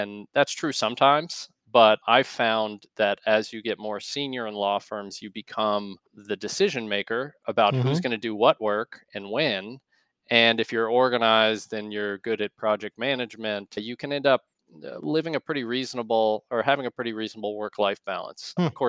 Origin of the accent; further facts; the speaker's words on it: Kentucky, United States; So I grew up in Kentucky.